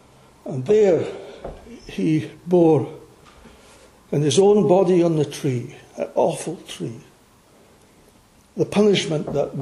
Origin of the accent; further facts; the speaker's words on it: Arbroath, Scotland, United Kingdom; a little laddie growing up in Arbroath, hearing the gospel week by week